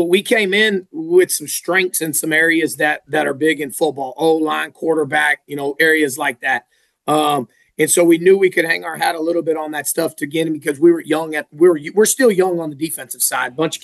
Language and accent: English; Shiner, Texas, United States; And growing up in Shiner, my dad coached in Gonzales for a little while.